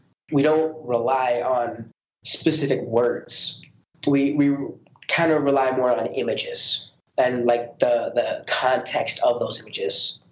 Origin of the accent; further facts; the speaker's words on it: United States; For example, when I was growing up in America, I had a very good education.